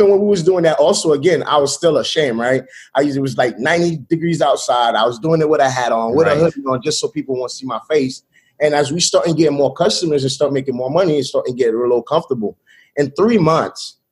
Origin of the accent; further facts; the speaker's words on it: Brooklyn, New York, United States; And it was really tough growing up in Brooklyn